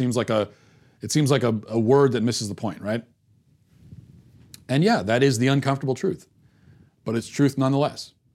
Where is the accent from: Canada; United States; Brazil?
Canada; I'm from Canada, where we have hate speech laws, and comedians get fined for making offensive jokes.